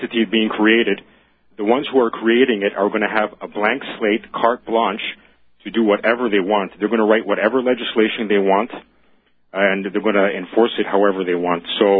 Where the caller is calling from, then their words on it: Canada; I'm calling here from Canada